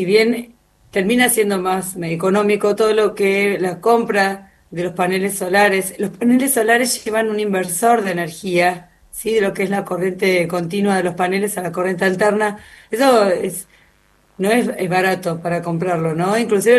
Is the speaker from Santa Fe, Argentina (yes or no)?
no; Mar del Plata, Buenos Aires Province, Argentina; Yo soy oriunda de Mar del Plata.